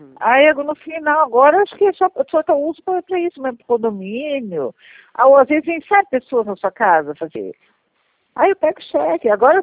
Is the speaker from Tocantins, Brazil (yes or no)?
no; Itapira, São Paulo, Brazil; born or raised there